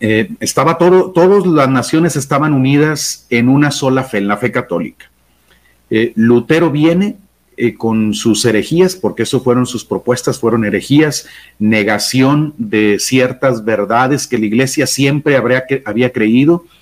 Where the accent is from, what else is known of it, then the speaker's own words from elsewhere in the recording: Mexico; Soy mexicano, soy sacerdote diocesano de la diócesis de Saltillo en México. Acabo de cumplir 50 años este mes